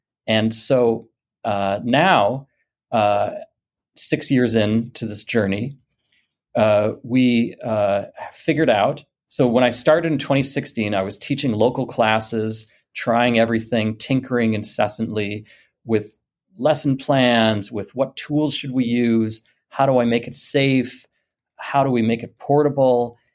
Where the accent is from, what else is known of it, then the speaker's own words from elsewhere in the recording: St. Paul, Minnesota, United States; I grew up in St. Paul, Minnesota, and I was just not a good, I was that kid who could not sit still